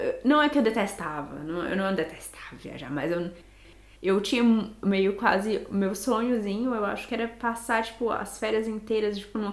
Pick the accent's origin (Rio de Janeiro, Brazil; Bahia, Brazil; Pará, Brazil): Pará, Brazil; Marabá; also born or lived in Fortaleza / Piauí / Parnaíba; now in Germany; Eu digo que eu sou rodada, assim, porque eu nasci em Fortaleza, mas eu cresci, na verdade, no Piauí, no Pará, em Parnaíba, no interior do Pará, em Marabá. E hoje em dia eu tô morando na Alemanha.